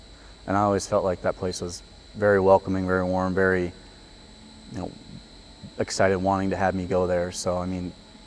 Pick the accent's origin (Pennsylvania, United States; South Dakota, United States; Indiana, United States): South Dakota, United States; Sioux Falls; also born or lived in Madison; Yeah, so originally I'm from the Sioux Falls area. Lived in Madison for about 12 years, so a little bit outside of Sioux Falls.